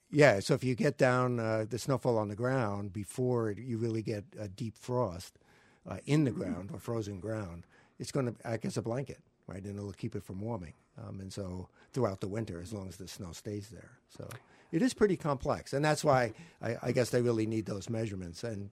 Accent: New York, United States; I mean, obviously, I grew up in New York.

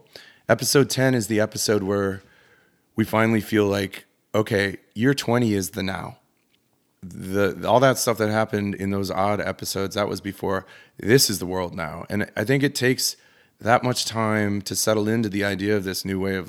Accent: Green Bay, Wisconsin, United States; I was born and raised in Green Bay, and I went to Madison for college.

